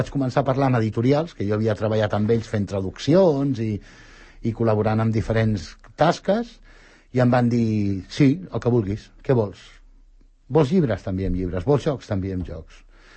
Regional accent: Sant Cugat del Vallès, Catalonia, Spain; Sí que he fet fotos de Sant Cugat, m'agraden molt les fotos que he fet de Sant Cugat, però m'agraden més per un tema emocional, no? Vull dir, perquè és el meu poble, el sento com a meu...

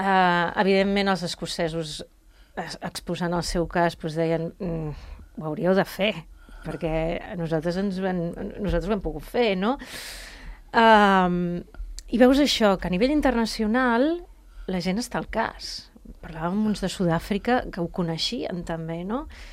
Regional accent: Barcelona, Catalonia, Spain; nosaltres de Barcelona.

